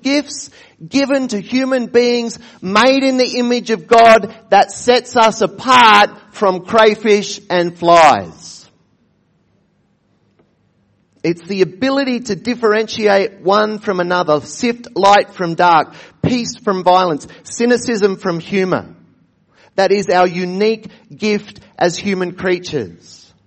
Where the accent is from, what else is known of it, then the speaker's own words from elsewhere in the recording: Australia; my own heritage as a Baptist, as an Australian